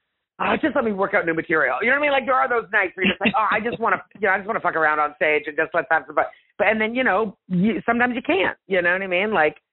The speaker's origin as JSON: {"language": "English", "country": "Canada", "said": "I'm Italian, but I'm Anglo. Like I'm Canadian. My mother was of British heritage and I don't speak Italian."}